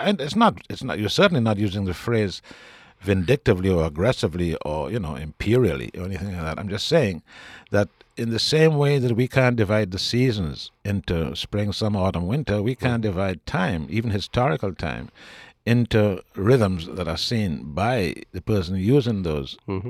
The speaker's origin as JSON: {"language": "English", "country": "St. Lucia", "said": "You know, I'm just simply a St. Lucian. What that means in terms of an apparent lack of history and an apparent lack of culture is not how I judge the country I come from."}